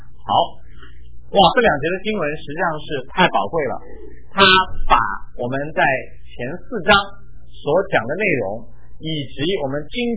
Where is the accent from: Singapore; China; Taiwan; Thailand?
China; moved away as an adult; now in United States; 好像我当年来到美国求学的时候，拎着两个皮箱，攥着两个拳头就来到美国。